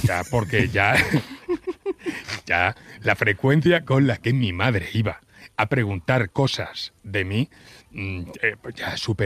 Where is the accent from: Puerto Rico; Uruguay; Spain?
Spain; Barcelona, Catalonia; born there; nace en Barcelona.